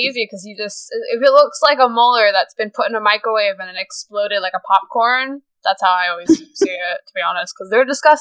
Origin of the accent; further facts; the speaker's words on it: New York, United States; I'm sorry. I'm just I am from New York.